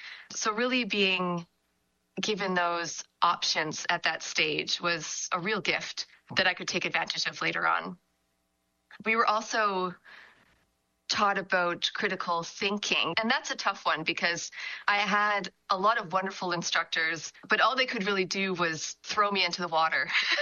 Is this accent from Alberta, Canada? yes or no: no; Manitoba, Canada; I grew up in the Interlake, north of Winnipeg, and I was always drawing on walls and making costumes.